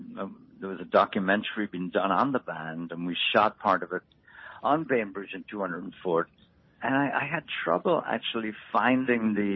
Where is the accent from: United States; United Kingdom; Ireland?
Ireland; moved away; I wrote Green Suede Shoes as a memoir of growing up in Ireland and coming here and all the different changes I saw.